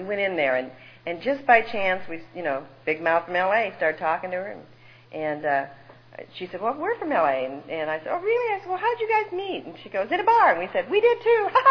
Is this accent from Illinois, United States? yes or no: yes; Oak Park, Illinois, United States; born there; I was born in Chicago, and I was born, you know, in Oak Park, and my father was stationed at O'Hara when it was an Air Force base.